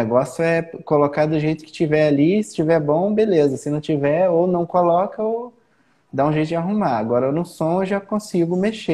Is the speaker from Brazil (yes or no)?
yes; Volta Redonda, Rio de Janeiro, Brazil; eu sou de Volta Redonda, né? … eu moro em Volta Redonda.